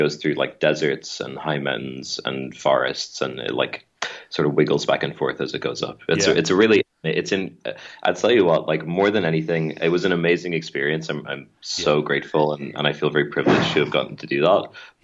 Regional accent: Ireland; growing up in Ireland

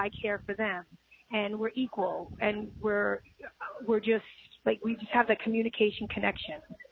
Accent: New York, United States; My ex-husband, he's from Tampa and I'm from New York.

